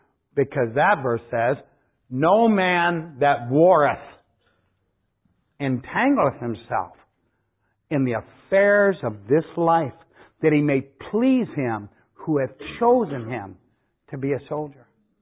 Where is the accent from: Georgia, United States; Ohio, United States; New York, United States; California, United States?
Ohio, United States; also born or lived in Tennessee; Well, I was born in Tennessee and I was raised in Ohio. Therefore, I have dual citizenship.